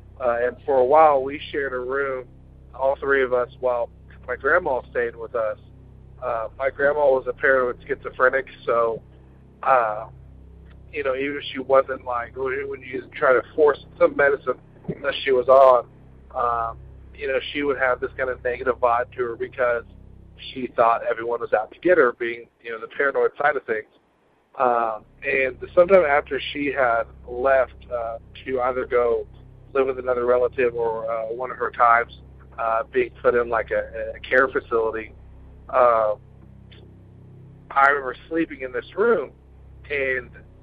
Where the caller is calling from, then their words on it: Nashville, Tennessee, United States; I'm calling from Nashville, Tennessee.